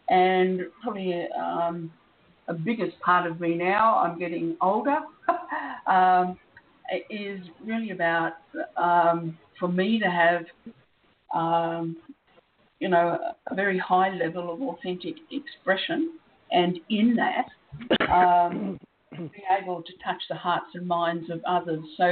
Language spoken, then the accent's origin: English; Australia; also born or lived in New Zealand; I am Australian, but I lived in New Zealand for 17 years.